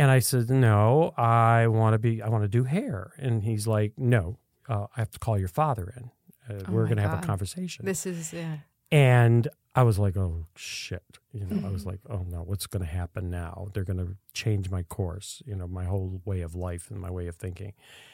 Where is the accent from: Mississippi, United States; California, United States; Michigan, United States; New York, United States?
New York, United States; Niagara Falls; Niagara Falls.